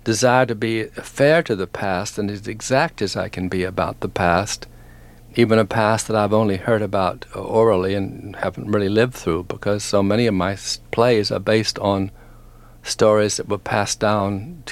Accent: Wharton, Texas, United States; I knew there was no future in that in Wharton, except, you know, the little theater, and that I had exhausted that.

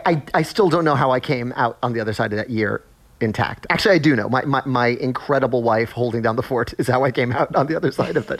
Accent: New York, United States; And I think that part of that's just being a New Yorker.

